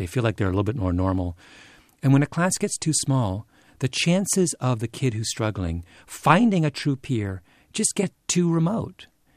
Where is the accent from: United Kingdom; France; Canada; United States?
Canada; Well, I'm a Canadian.